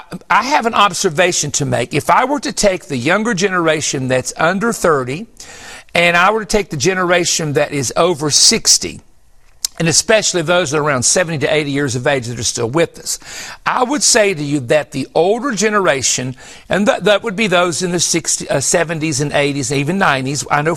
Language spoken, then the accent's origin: English; West Virginia, United States; Now, I am from West Virginia. I'm a simple-minded husband.